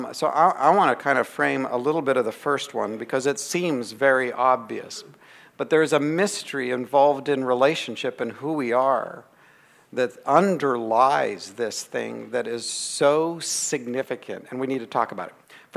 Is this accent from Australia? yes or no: no; Grand Prairie, Alberta, Canada; born there; I was born in Grand Prairie, Alberta